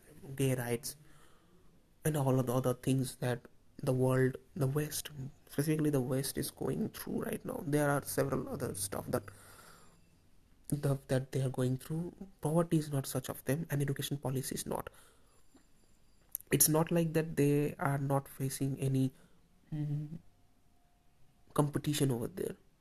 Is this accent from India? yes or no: yes; India; such Indians doing great things in foreign countries, and then we talk about how proud we are for being an Indian.